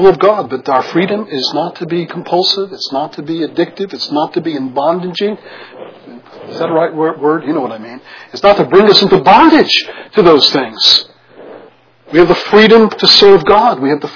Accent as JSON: {"language": "English", "town": "Brooklyn", "region": "New York", "country": "United States", "tie": "born or raised there", "said": "I remember growing up in Brooklyn, New York, we all lived in these row houses"}